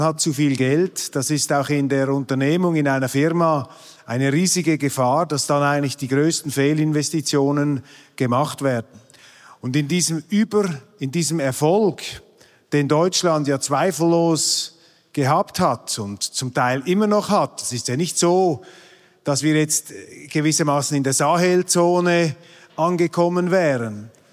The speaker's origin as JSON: {"language": "German", "country": "Switzerland", "said": "sind wir Schweizer hilfsbereit, oder?"}